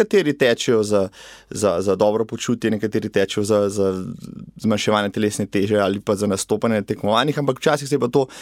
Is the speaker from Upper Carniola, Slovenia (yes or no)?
yes; Preddvor, Upper Carniola, Slovenia; Jaz sem doma iz občine, iz Preddvora, ki ni lih največja v Sloveniji